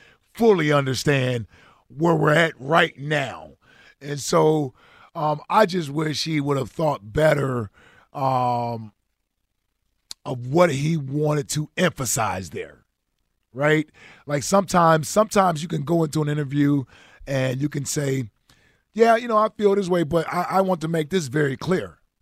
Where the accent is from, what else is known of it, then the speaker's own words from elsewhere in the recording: Cincinnati, Ohio, United States; I grew up in Cincinnati, you know, inner city, and I had my struggles growing up.